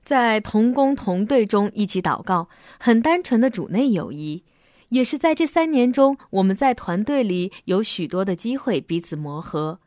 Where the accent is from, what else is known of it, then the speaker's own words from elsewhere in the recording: Beijing, China; 丈夫是福州人，我是北京人。2003年我们在温哥华的一间教会相识